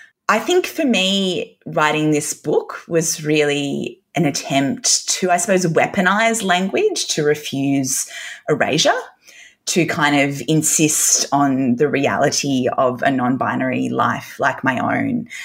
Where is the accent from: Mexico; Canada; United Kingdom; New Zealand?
United Kingdom; Newcastle, North East England; I grew up in Newcastle in the 90s and the early 2000s.